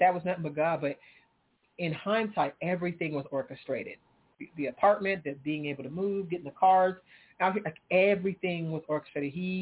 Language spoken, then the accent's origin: English; California, United States; moved away as an adult; now in Texas, United States; remember before I moved out here to Texas, because just some background on me being from California, I'm from California. I had no plans to ever leave California, ever.